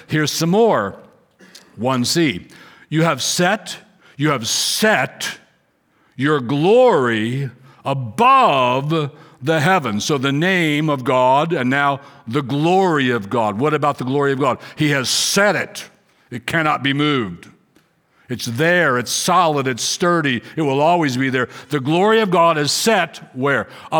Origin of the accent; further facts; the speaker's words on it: England, United Kingdom; I'm from England. My dad's from England.